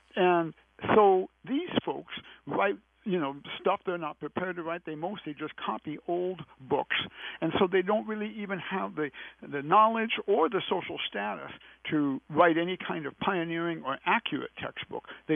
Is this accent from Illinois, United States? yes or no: yes; Illinois, United States; I expected to find maybe 10 of them in Illinois, my home state